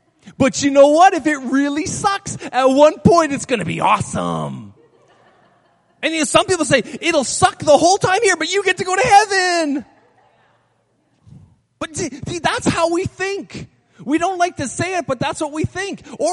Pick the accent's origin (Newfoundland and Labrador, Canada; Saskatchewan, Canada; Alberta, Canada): Saskatchewan, Canada; I moved to Ontario. I grew up in Saskatchewan. I moved to Ontario.